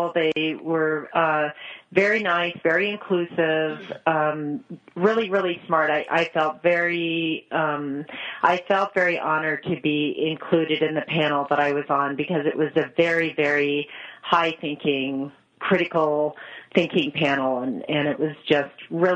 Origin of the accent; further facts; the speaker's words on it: Montana, United States; I'm originally from Montana. I was born and raised in Montana.